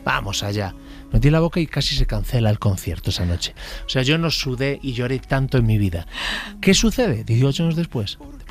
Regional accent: Pantín, Galicia, Spain; Yo no había probado el picante en mi vida, soy de Pantín

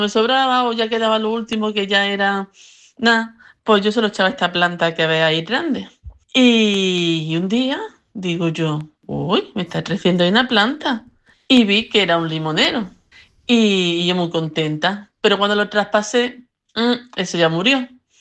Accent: Granada, Andalusia, Spain; now in United Kingdom; soy una granadina que vive en Escocia.

